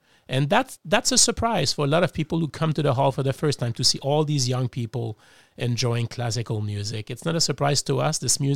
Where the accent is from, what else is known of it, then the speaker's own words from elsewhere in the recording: Montreal, Quebec, Canada; also born or lived in Melbourne, Australia; now in Cleveland, United States; And I'm from Montreal originally.